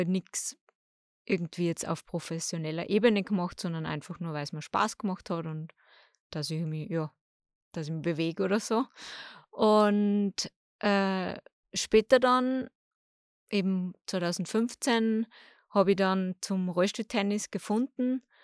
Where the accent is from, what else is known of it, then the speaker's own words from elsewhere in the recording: Bad Ischl, Upper Austria, Austria; now in Salzburg, Austria; Also ich komme ursprünglich aus Bad Ischl, da bin ich geboren und aufgewachsen. Jetzt mittlerweile wohne ich ja eben in Salzburg